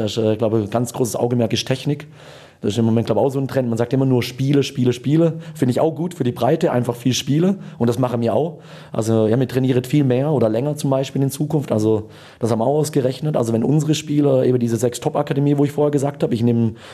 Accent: Switzerland; auch wenn ich in der Region aufgewachsen bin, kein Basler, aber ja, kenne natürlich Basel gut

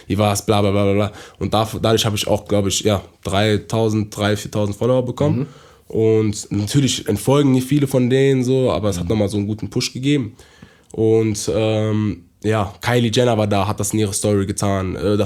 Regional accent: Düsseldorf, North Rhine-Westphalia, Germany; ich komme ja aus Düsseldorf, so, ja. Weißt du, ich kenne ganz Düsseldorf so, also meine Jugend ja.

